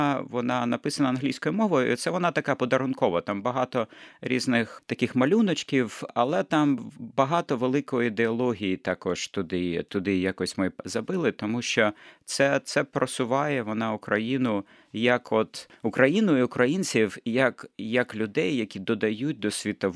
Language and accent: Ukrainian; Mariupol, Donetsk Oblast, Ukraine; я сам з Маріуполя, тобто мені треба було евакуювати маму з Маріуполя